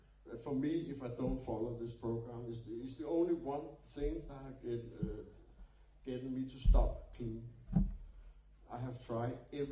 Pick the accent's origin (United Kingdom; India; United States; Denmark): Denmark; Copenhagen, Capital Region; I am from Copenhagen, born there in a normal family